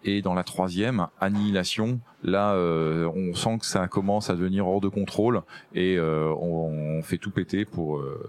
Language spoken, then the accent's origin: French; Brittany, France; Je suis breton et je parle breton.